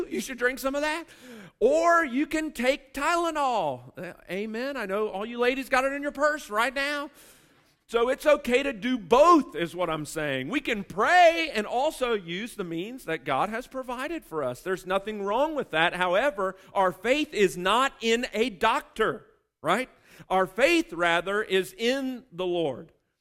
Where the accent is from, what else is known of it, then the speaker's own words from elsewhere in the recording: Chillicothe, United States; I'm from Chillicothe, all right?